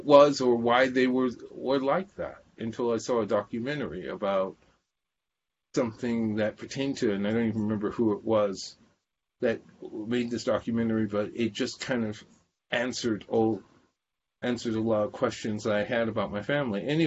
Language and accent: English; Sacramento, California, United States; born there; So when I was born in Sacramento, as I said before. My parents came from South Carolina.